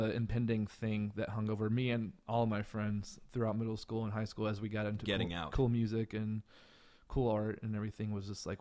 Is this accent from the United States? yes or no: yes; Chattanooga, Tennessee, United States; now in Seattle, United States; I am. Yeah. I grew up in Chattanooga, Tennessee.